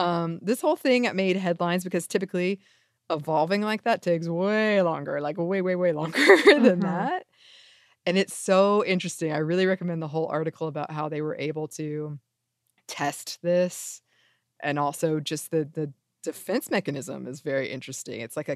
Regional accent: the South, United States; which in this case, because I'm from the South, I was like, what?

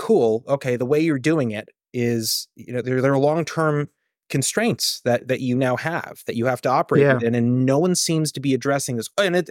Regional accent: United States; I'm an American number one, and I just kind of watch the stuff.

